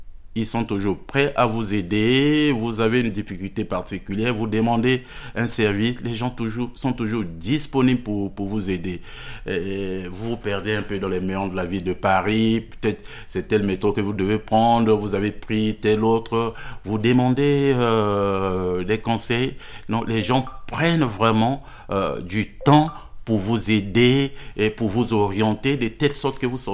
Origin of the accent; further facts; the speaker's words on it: Republic of the Congo; Je viens du Congo-Brazzaville pour un séjour de recherche postdoctoral financé par le service protection de mission DEFAP.